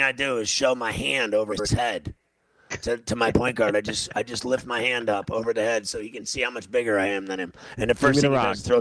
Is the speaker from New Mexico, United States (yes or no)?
no; Pittsburgh, Pennsylvania, United States; Pittsburgh. Pittsburgh and Cleveland are the same absolute shackles of misery, weather-wise and everything else.